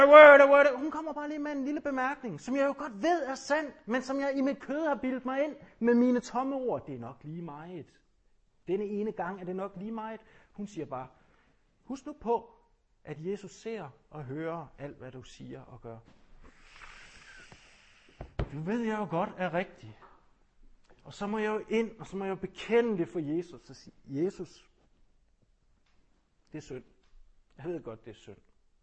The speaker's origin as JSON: {"language": "Danish", "region": "Jutland", "country": "Denmark", "said": "Altså, jeg kommer fra Jylland"}